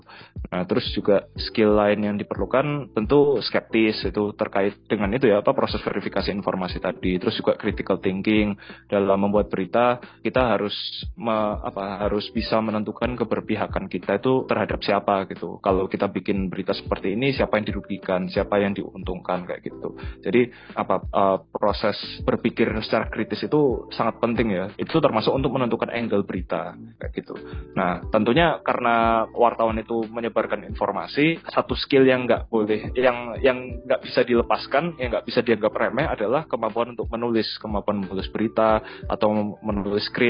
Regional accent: Surabaya, East Java, Indonesia; Aku sebagai orang Jawa, sebagai orang Surabaya, tentu jadi punya perspektif baru gitu

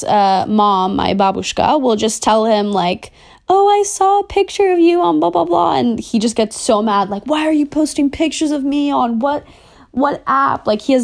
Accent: Fort Lauderdale, Florida, United States; I didn't grow up in LA. I grew up in Florida.

